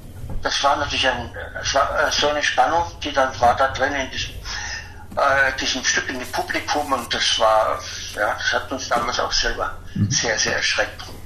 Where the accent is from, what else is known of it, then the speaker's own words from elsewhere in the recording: Vienna, Austria; Und ich bin ja nun in Wien aufgewachsen